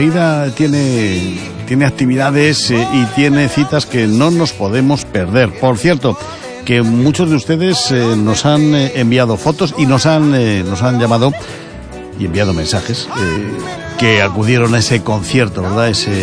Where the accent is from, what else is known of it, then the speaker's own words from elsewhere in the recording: Ourense, Galicia, Spain; oiga, que somos ourensanos, que somos gallegos, que somos españoles